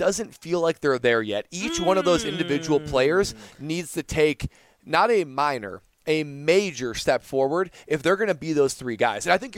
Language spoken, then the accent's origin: English; Wisconsin, United States; Even though, you know, I grew up in Wisconsin, grew up loving the Packers